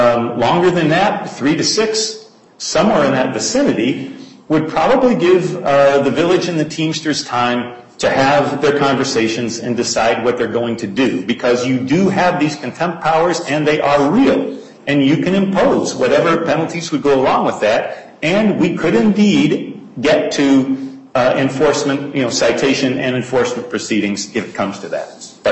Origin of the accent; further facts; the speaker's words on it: Chicago, Illinois, United States; But I'm colloquial, too, because I'm from Chicago.